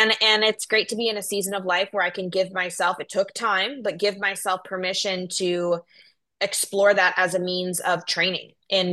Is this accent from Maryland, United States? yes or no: no; Florida, United States; I remember when I born and raised in Florida, never seen snow.